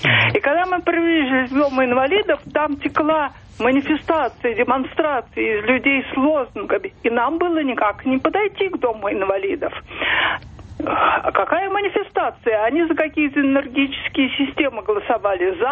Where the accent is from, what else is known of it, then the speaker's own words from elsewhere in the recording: Saint Petersburg, Russia; я из Петербурга. В 2004 году мне было 66 лет